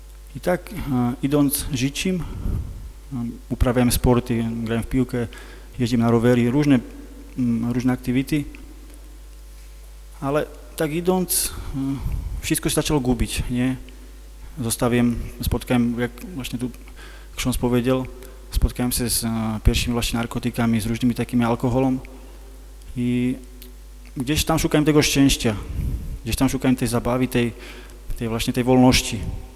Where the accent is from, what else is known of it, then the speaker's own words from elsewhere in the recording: Slovakia; Polish is a second language; jestem ze Słowacji.